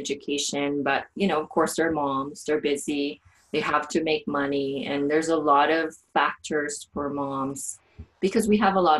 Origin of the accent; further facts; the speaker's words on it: Philippines; moved away as an adult; now in United States; I came to America. I was born and raised as well in the Philippines and came here 19 years ago. So it was 2000.